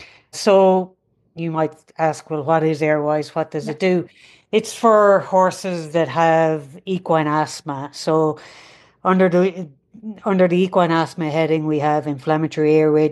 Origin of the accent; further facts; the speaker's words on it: Ireland; now in United States; Well, you probably can tell by my accent, I'm not a native Kentuckian. I grew up in Ireland and came over here first, I believe, in 1996.